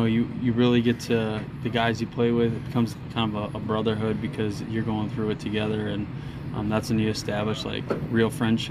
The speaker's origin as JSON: {"language": "English", "town": "Waukesha", "region": "Wisconsin", "country": "United States", "said": "Waukesha, Wisconsin."}